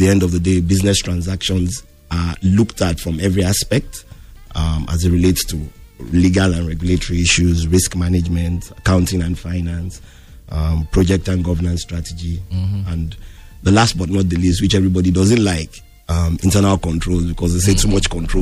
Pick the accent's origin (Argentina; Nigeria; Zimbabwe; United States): Nigeria; Where am I from? I'm from Nigeria.